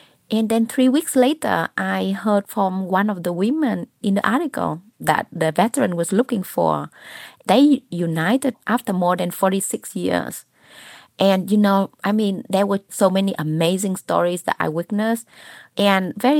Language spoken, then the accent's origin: English; North Vietnam, Vietnam; moved away; As a person who moved from North Vietnam to South Vietnam, I felt like a refugee. You know, people from the North, like my family, were resented and I was bullied.